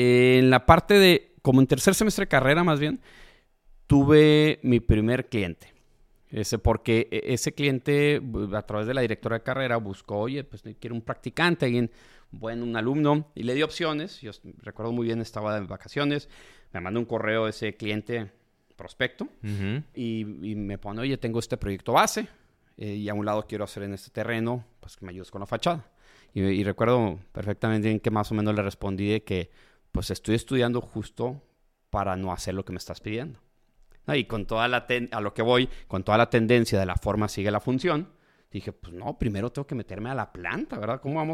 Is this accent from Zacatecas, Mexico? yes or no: no; Nogales, Sonora, Mexico; Como somos de frontera, somos de Nogales, Sonora